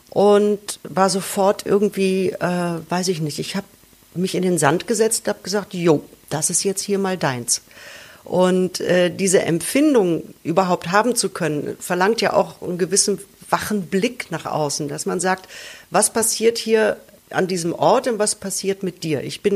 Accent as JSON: {"language": "German", "region": "North Rhine-Westphalia", "country": "Germany", "tie": "born or raised there", "said": "Das ist ein Buch, das beschäftigt sich im Prinzip mit meiner Kindheit im Ruhrpott"}